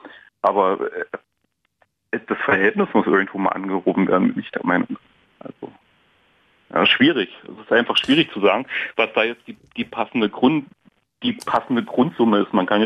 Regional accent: Germany; moved away as an adult; weil ich bin ja in Deutschland geboren und habe da bis zu meinem 20. Lebensjahr ich bin komplett Deutscher.

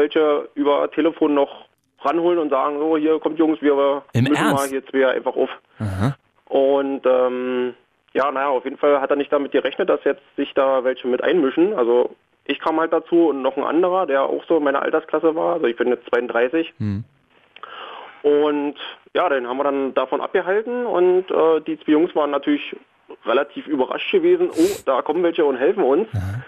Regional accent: Berlin, Germany; Ich komme hier aus Marzahn

